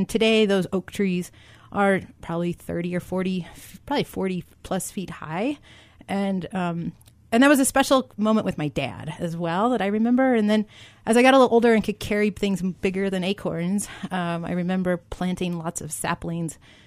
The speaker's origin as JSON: {"language": "English", "region": "Missouri", "country": "United States", "tie": "born or raised there", "said": "I grew up in southwest Missouri, right on the edge of the prairie and the Ozarks, in a little tiny place called Dade County, Missouri."}